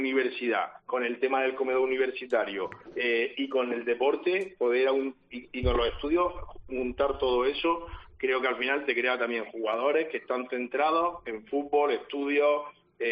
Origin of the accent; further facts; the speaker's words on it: Murcia, Region of Murcia, Spain; yo soy murciano y yo vivo en Murcia